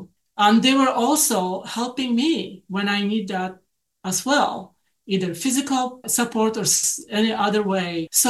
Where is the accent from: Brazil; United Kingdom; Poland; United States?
Poland; English is a second language; Right. I'm from Poland originally.